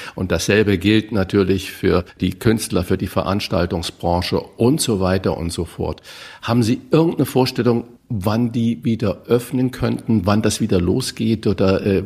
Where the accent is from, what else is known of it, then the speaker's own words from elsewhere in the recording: Saarland, Germany; born there; Ich bin ja auch gebürtiger Saarländer